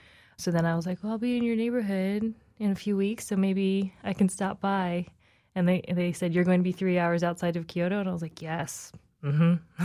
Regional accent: New Jersey, United States; I'm not Japanese. I'm from New Jersey. I look Asian, and I am. I'm Taiwanese ethnically.

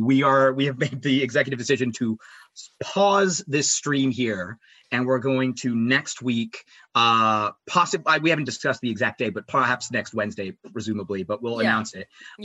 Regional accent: United States; I'm also an American, even though I'm not a viewer.

